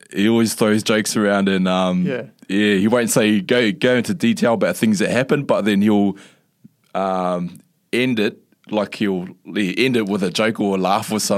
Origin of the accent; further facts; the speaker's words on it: New Zealand; I was born and bred in New Zealand, a small country town's.